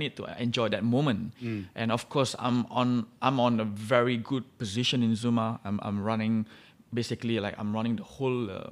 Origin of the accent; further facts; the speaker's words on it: Singapore; I think to show kids that, you know, I'm from Singapore and for them to know that this is the real Singaporean dish.